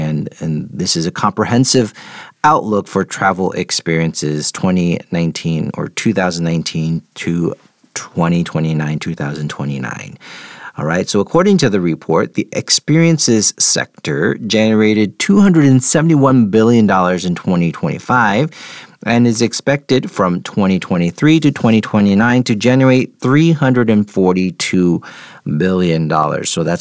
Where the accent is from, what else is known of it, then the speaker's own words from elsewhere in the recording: New York, United States; So, for example, I'm from New York, and if you think about traveling to New York, someone you might pay for.